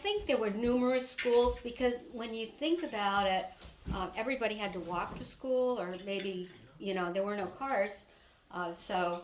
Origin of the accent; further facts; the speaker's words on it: Bucksport, Maine, United States; I was from Bucksport.